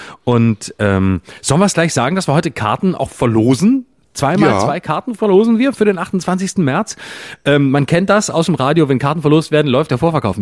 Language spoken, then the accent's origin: German; Baden-Württemberg, Germany; aus meiner Heimat, aus Schopfheim und aus Backnang und aus Bietigheim.